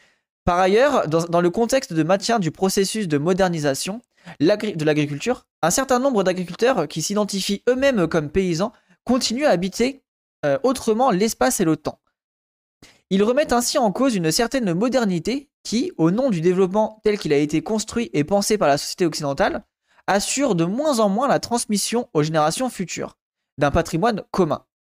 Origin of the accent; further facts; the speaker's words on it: Hauts-de-France, France; accent: Picard; j'ai eu mon accent a beaucoup diminué, mais quand j'étais en gros en Picardie et que je suis allé à Bruxelles, les gens me le voyaient tout de suite que j'étais un campagnard, tu vois.